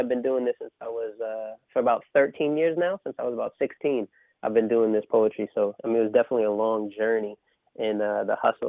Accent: Brooklyn, New York, United States; I come from Bed-Stuy, Brooklyn, the home of … everybody.

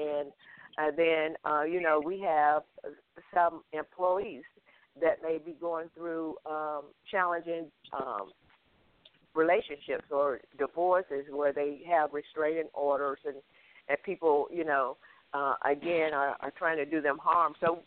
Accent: Mississippi, United States; my mother was one of the first Head Start workers where I grew up in Mississippi.

